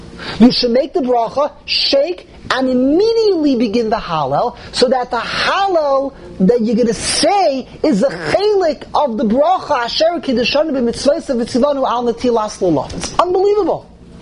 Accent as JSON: {"language": "English", "town": "New York City", "region": "New York", "country": "United States", "tie": "born or raised there", "said": "I grew up as a child, okay, I grew up in Lower East Side, in Young Israel"}